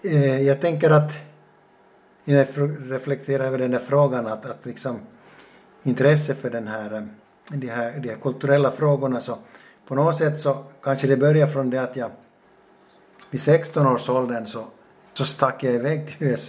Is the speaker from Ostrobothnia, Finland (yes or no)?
yes; Jakobstad, Ostrobothnia, Finland; Jag är född och uppvuxen i Jakobstad.